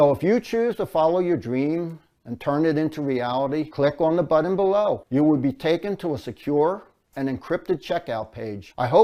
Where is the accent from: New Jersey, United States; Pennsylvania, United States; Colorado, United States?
Pennsylvania, United States; Philadelphia; And I was a city folk, born and raised in Philadelphia.